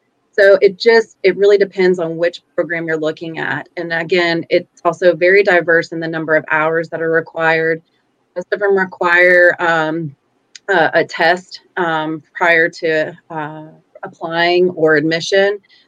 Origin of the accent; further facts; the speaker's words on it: Knoxville, Tennessee, United States; which I'm from Knoxville, Tennessee.